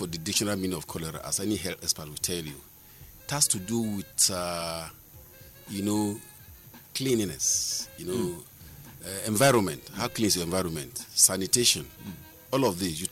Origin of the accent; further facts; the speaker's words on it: Sabon Gari, Nigeria; when I grew up in Sabongari's area too, I was able to also notice all of these things.